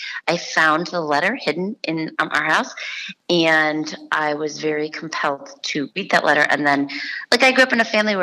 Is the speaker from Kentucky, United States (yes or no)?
no; Cleveland, Ohio, United States; I grew up in Cleveland, and I admit it.